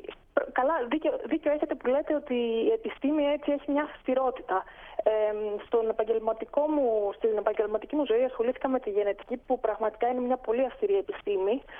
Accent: Greece; now in Munich, Germany; από τότε που έφυγα από την Ελλάδα, γιατί ζω αρκετά χρόνια στο εξωτερικό και εργάζομαι

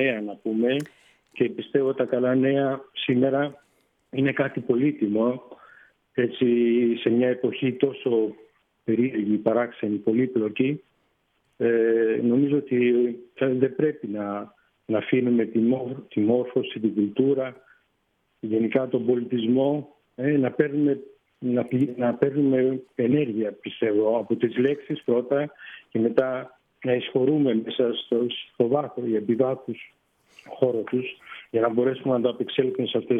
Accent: Greece; και εγώ σαν Έλληνας

